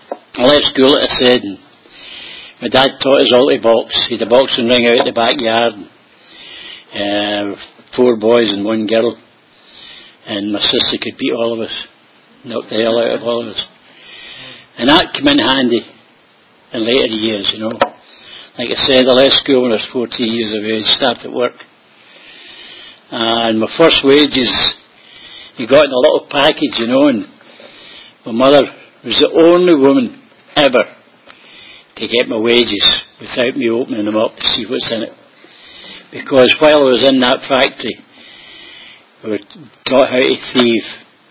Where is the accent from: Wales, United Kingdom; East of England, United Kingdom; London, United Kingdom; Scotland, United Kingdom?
Scotland, United Kingdom; Renton; I was born and bred in Scotland, a little place called Renton, R-E-N-T-O-N, 17 miles from Glasgow, and 3 miles from Loch Lomond.